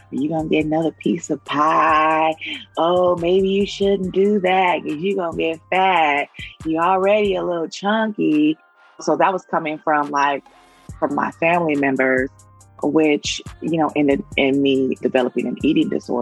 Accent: Vallejo, California, United States; I grew up in pretty much in Vallejo, California.

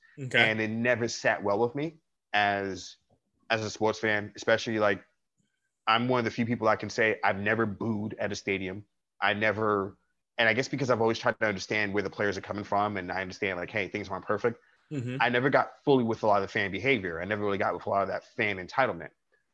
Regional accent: New York City, New York, United States; even though I'm born and raised in New York City, I'm not big into the whole hometown loyalty thing.

